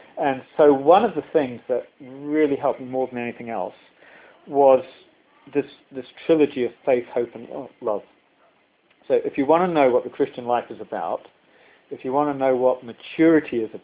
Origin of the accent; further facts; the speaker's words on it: New Zealand; I'm from New Zealand, if you haven't picked that up.